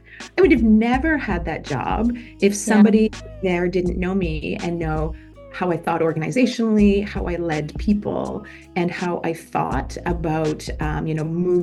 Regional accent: British Columbia, Canada; But I started, I grew up on the West Coast of Canada, and not a lot of people move from the West to the East. You know, it's a bit of it's idyllic on Vancouver Island. But I was raised on a farm.

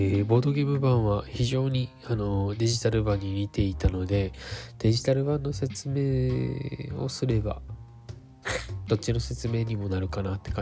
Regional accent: Kurume, Fukuoka, Japan; 福岡県久留米市にある、ケンビル自体はもう久留米市か。そうですね。我が故郷の

